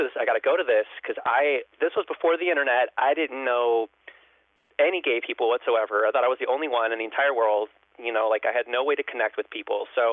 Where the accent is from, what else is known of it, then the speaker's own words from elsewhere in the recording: Chicago, Illinois, United States; This is like on some side street in Chicago. I grew up in Chicago.